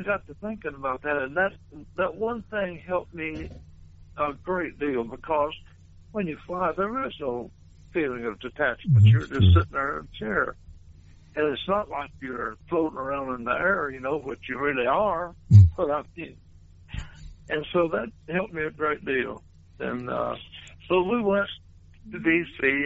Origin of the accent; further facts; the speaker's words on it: Kentucky, United States; And so here we are from Thousands, Kentucky, playing for the president.